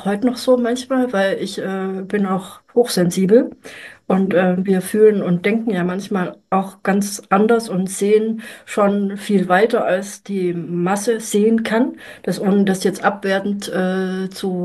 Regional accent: Germany; Wir sind ja nicht nur in der DDR gemeinsam aufgewachsen, wir haben auch einen Burnout erlebt, jeder für sich.

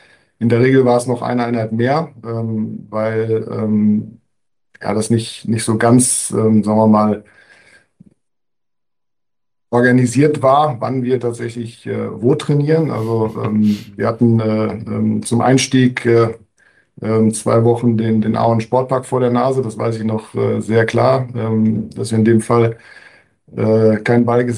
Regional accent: Bad Arolsen, Hesse, Germany; born there; Ich bin geboren in Bad Arolsen, das ist dann wieder im Hessischen.

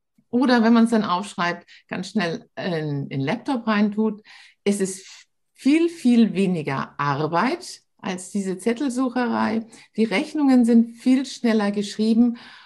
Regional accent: Hamburg, Germany; now in Munich, Germany

